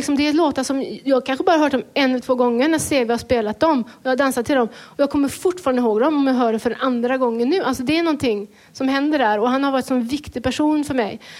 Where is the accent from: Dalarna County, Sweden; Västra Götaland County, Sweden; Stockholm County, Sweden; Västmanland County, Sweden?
Västra Götaland County, Sweden; Partille; Jag är socialantropolog från Björndammen i Partille.